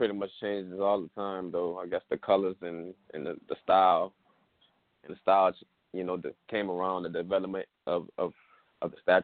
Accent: Houma, Louisiana, United States; also born or lived in Grand Caillou, United States; I come from Houma, Louisiana, but I was also born in Grand Cayou, Louisiana. It's an area where Indian and French, a French native culture, where my grandma grew up at.

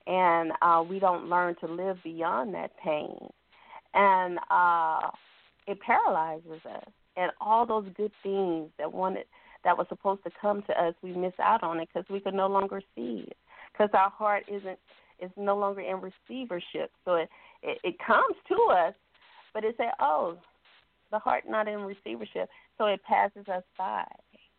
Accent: Louisiana, United States; So a lot of that makes it, I'm from Louisiana, it makes a big gumbo, right?

